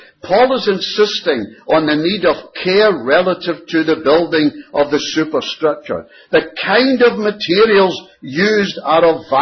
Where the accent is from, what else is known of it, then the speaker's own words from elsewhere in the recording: Scotland, United Kingdom; being Scottish, well, we thought we'd get the best buy.